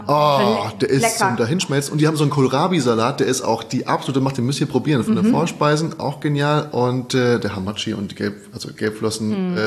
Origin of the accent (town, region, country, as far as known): Frankfurt, Hesse, Germany; now in Berlin, Germany